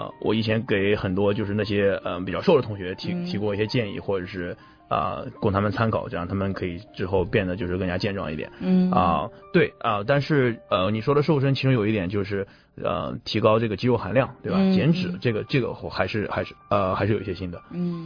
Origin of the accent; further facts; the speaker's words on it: China; 尤其是我们中国人，对吧？